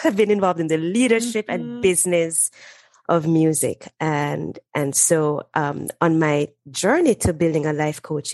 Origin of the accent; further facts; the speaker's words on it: Jamaica; now in United States; I'm from Jamaica.